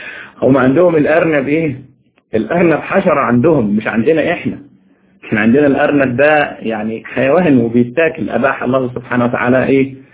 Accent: Egypt; احنا عندنا في مصر هنا كل حاجة تتباع، او كل حاجة عندنا في مصر بالدوشة

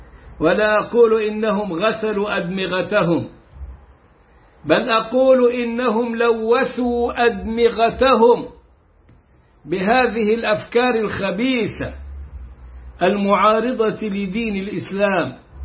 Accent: Egypt; والآن عندنا في مصر

